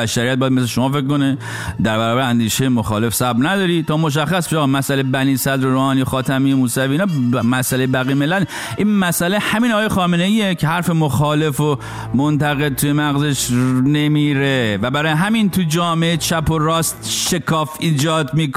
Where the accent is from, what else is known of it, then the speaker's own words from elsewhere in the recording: Rasht, Gilan, Iran; ما یه رابطه رشتی، خب منم اهل رشتم، یه رابطه رشتی تو هم داریم.